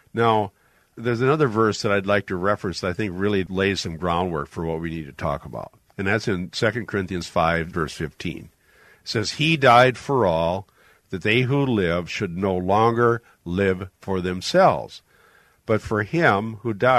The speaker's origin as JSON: {"language": "English", "region": "Iowa", "country": "United States", "tie": "born or raised there", "said": "Well, my point is, growing up in Iowa in the 50s and 60s, I never heard this word"}